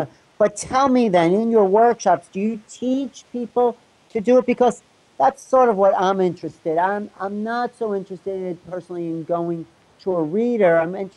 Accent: Long Island, New York, United States; Yeah, no, I'm from Long Island

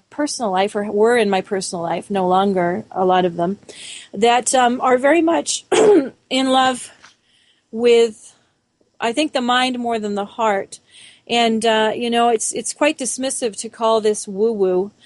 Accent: Montreal, Quebec, Canada; born there; also born or lived in Toronto; now in Vancouver, Canada; I was born in Montreal and went from Montreal to Toronto and then back and then out to Vancouver here.

